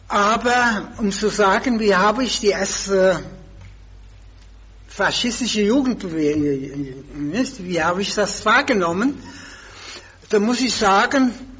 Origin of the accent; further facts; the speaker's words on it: Aschaffenburg, Bavaria, Germany; denn Aschaffenburg ist ja meine Geburtsstadt. Der Steingasse geboren, aber gelebt haben wir die ganze Zeit in der Heinzelstraße, bis wir 1929 mit der ganzen Familie, und da war ich 13 Jahre alt, nach Aschaffenburg gezogen